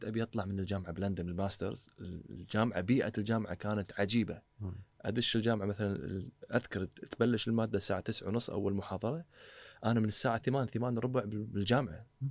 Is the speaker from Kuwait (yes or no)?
yes; Kuwait; احنا كويتيين ترى لما نسافر عبالنا ان احنا احسن ناس يعني